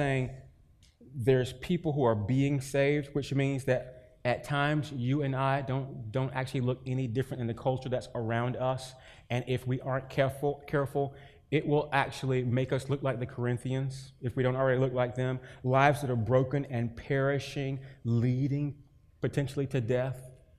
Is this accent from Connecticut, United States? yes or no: no; Durham, North Carolina, United States; My grandma, so I grew up in Durham, North Carolina. My grandma lived in the country, grew up and lived in the country of Chapel Hill